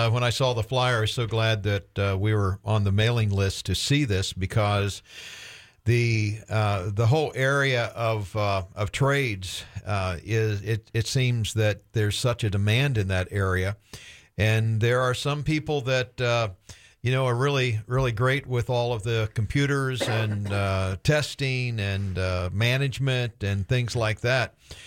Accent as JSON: {"language": "English", "town": "Hobe Sound", "region": "Florida", "country": "United States", "tie": "born or raised there", "said": "Well, I'm a native, and I have a close friend. We grew up in Hope Sound together"}